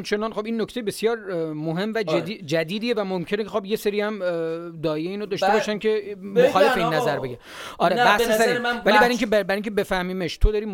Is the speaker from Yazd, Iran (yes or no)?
no; Gilan, Iran; همه ماهایی که از گیلان هستیم هممون خطا کردیم